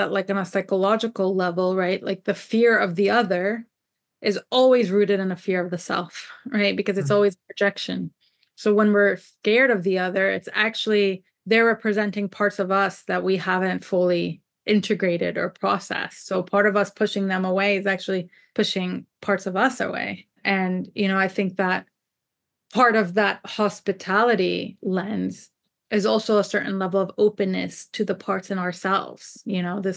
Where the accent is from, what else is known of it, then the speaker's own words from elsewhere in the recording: Jerusalem, Jerusalem District, Israel; English is a second language; So, you know, growing up in Jerusalem and Israeli society, I mean, there was and there still is, and probably even more so these days, just extreme racism towards Arabs.